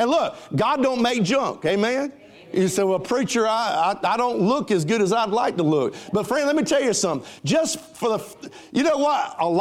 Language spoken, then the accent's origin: English; the South, United States; I create my own language. I'm from the South.